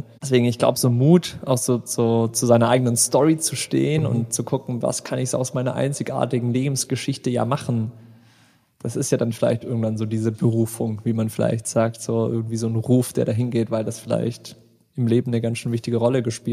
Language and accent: German; Friedrichshafen, Baden-Württemberg, Germany; also born or lived in Cologne, Germany; Bodensee, das ist hier so meine Heimat, Friedrichshafen, so da bin ich aufgewachsen.